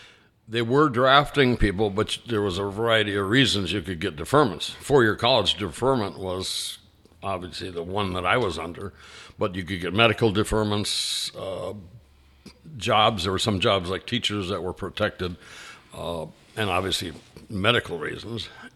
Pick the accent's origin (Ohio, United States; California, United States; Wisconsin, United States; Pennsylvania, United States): Wisconsin, United States; I grew up in Wisconsin, high school 60 to 64, and then college 64 to 68.